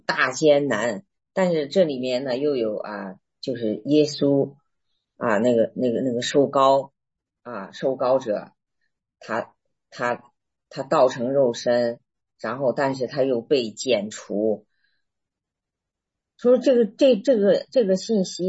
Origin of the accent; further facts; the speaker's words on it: China; 就用我们中国人来说呢，就是天机啊